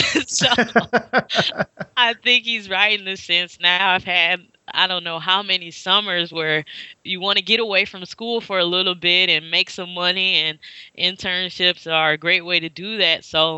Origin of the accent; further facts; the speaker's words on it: St. Louis, Missouri, United States; So I'm from St. Louis originally, and Nashville is not too far down the road, about 4-hour drive.